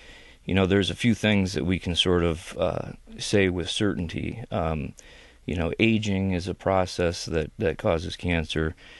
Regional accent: Sterling Heights, Michigan, United States; I grew up in Sterling Heights

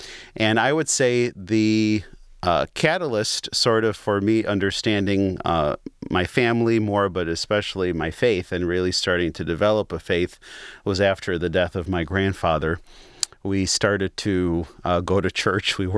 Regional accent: Southfield, Michigan, United States; I grew up in Southfield, Michigan, was born in May 15th, 1989, to two parents of Middle Eastern descent.

